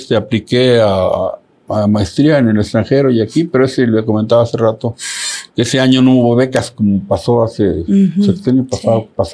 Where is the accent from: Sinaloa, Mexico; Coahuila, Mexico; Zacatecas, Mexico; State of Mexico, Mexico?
Coahuila, Mexico; Saltillo; Yo nací en Saltillo y me crié en una granja aquí cerquita, aquí en Saltillo, Coahuila.